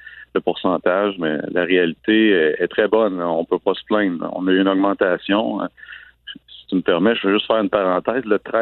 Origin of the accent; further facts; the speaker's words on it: Trois-Rivières, Quebec, Canada; on est d'ici, on est de Trois-Rivières.